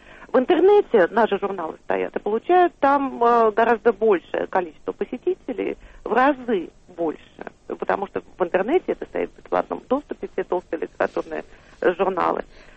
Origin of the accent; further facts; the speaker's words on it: Moscow, Russia; для меня, как для коренной москвички